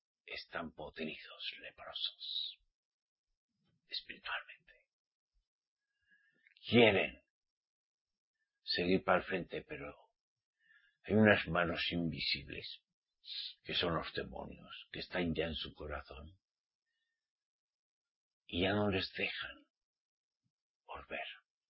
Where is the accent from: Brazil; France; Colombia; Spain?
Spain; Navarre; Y mi Egipto es Navarra. Para que os entendáis, en el norte de España.